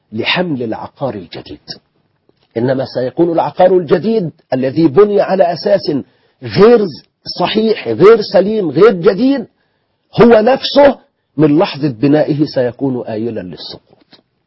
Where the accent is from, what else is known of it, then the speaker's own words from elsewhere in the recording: Egypt; كما نسميه عندنا في الريف.